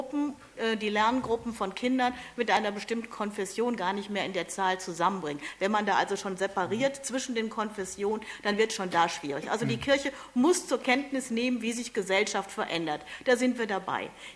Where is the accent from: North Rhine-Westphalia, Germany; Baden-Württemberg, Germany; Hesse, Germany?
North Rhine-Westphalia, Germany; Paderborn; ich komme selbst aus Paderborn